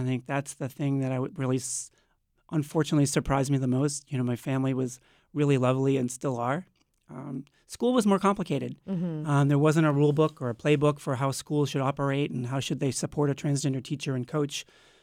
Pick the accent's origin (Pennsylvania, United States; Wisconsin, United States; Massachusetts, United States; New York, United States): Massachusetts, United States; Boston; born there; I was born in Boston in 1967.